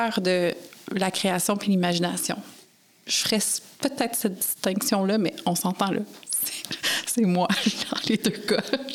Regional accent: Sherbrooke, Quebec, Canada; Quand j'étais à Sherbrooke aussi, moi, je viens de Sherbrooke.

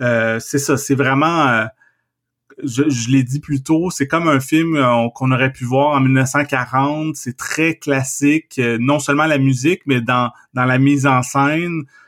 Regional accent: Trois-Rivières, Quebec, Canada; moi, j'ai grandi à Trois-Rivières, puis je suis même retourné y vivre en 2009, puis j'ai de la famille là-bas, fait que je suis quand même retourné souvent.

